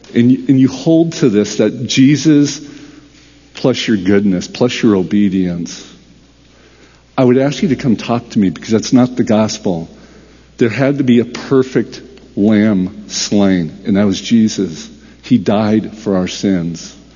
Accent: United States; born there; I believed I was saved because I belonged to a particular church, and I was born in the United States.

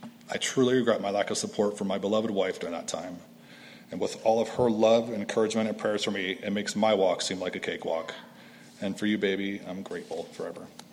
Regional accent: Ohio, United States; I was born in Ohio as an only child, raised by my two adoring parents. I grew up in a Catholic church, in a Catholic grade school, a Catholic high school.

